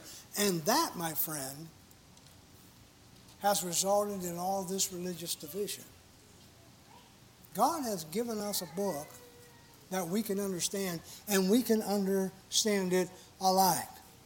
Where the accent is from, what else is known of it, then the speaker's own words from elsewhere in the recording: West Virginia, United States; there was a sister there that somehow she was told that I was from West Virginia.